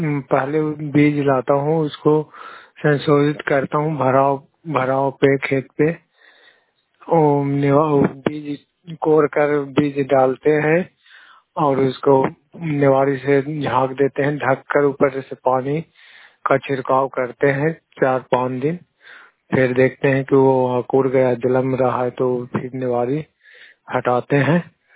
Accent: Bihar, India; नालंदा जिला के रहने वाला हूँ। गुरायपुर पंचायत के निवासी हूँ।

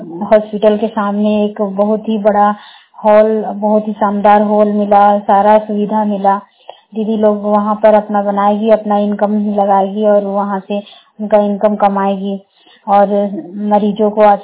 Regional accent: Jharkhand, India; बड़कावा प्रखंड की रहने वाली हूँ।

